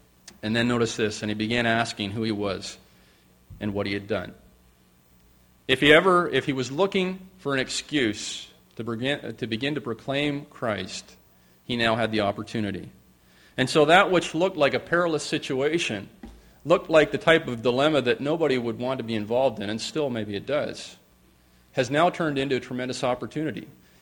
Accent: Owen Sound, Ontario, Canada; and I can use Owen Sound because it's my hometown

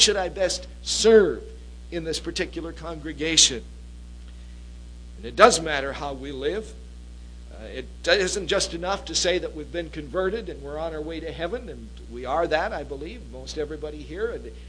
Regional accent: Bangladesh; now in Markham, Canada; here in the town of Markham, since I came there from Bangladesh

